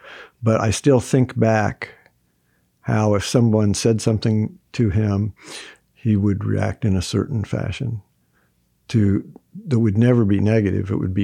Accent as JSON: {"language": "English", "region": "Indiana", "country": "United States", "said": "And one of the first things people ask you, well, where are you from? From Indiana."}